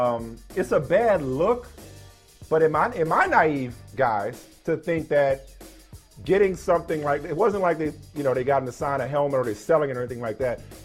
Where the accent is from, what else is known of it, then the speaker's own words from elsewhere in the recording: San Diego, California, United States; We grew up in San Diego.